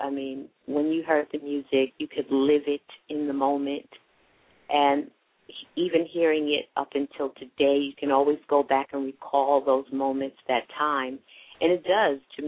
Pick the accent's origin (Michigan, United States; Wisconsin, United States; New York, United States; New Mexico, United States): New York, United States; Queens; Well, no, I'm from Queens.